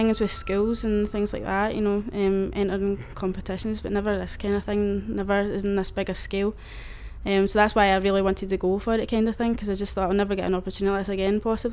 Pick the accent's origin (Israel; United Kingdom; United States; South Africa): United Kingdom; Glasgow, Scotland; 1st of the 5th 90, and I'm from Glasgow.